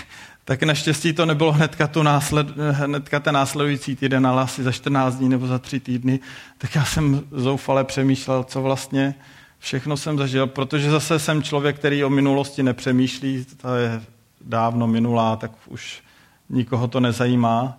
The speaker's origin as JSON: {"language": "Czech", "town": "Hradec Králové", "region": "Hradec Králové Region", "country": "Czechia", "tie": "born or raised there", "said": "A později jsem vyrostl jsem v Hradci, ale pak jsem šel do Prahy na vysokou školu"}